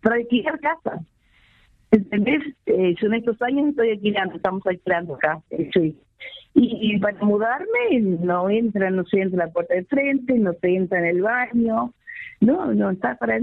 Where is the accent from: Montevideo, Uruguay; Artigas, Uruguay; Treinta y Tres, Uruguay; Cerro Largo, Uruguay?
Cerro Largo, Uruguay; yo en realidad soy garachana, soy de Mero Cerro Largo.